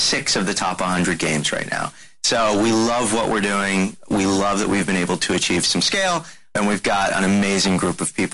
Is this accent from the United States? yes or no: yes; United States; Which is crazy to me as an American, where we watch a lot of television